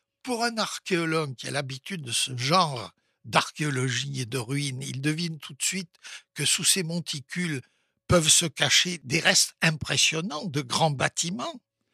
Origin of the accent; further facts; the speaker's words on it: France; ça a toujours été comme ça chez nous en France